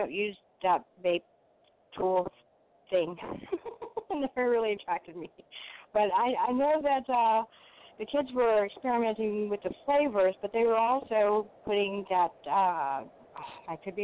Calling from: California, United States; Hello, I'm calling from California, Southern California, actually

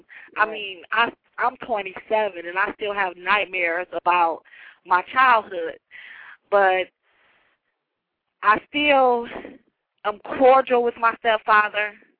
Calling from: Detroit, Michigan, United States; I'm calling from Detroit.

